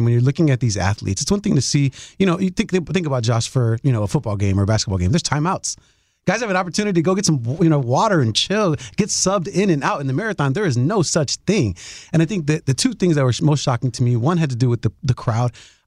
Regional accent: Chicago, Illinois, United States; I can say, you know, I'm from Chicago.

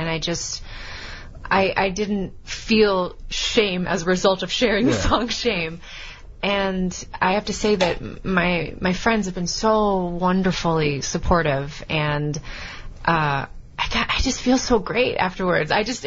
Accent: Chicago, Illinois, United States; Man, I'm from Chicago, aren't I?

